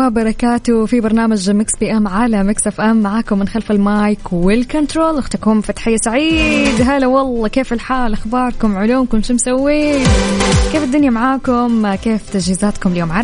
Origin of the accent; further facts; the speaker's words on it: Jeddah, Makkah Province, Saudi Arabia; ها أنه عندنا في جدة